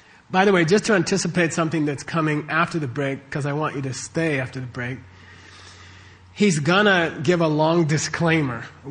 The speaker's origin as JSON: {"language": "English", "country": "United States", "said": "So the first week I'm like, I'm an American, we don't do that."}